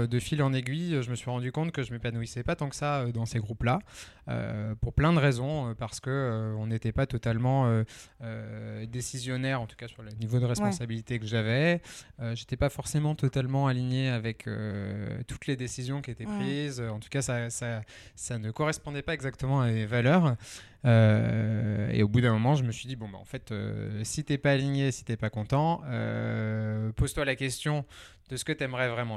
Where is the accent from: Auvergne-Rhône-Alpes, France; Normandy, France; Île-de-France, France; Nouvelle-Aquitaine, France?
Auvergne-Rhône-Alpes, France; Lyon; Alors moi je suis à la base lyonnais, j'ai fait mes études à Nantes, ouais.